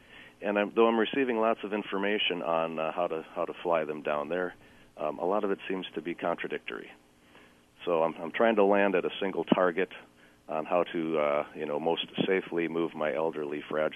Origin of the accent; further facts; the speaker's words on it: Wauwatosa, Wisconsin, United States; also born or lived in Washington State; I grew up in Wauwatosa, moved out to Washington State for 30 years, moved back to Wauwatosa to hang out with my dad for a while